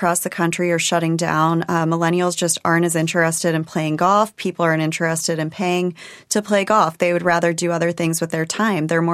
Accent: Fairfield, Ohio, United States; I grew up in Fairfield, Ohio. It's about 20 minutes outside of Cincinnati.

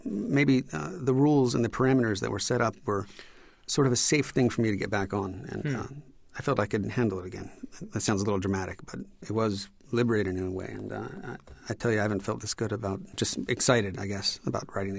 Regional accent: South Carolina, United States; And I grew up outside of Charleston, South Carolina, and we had a lot of cats.

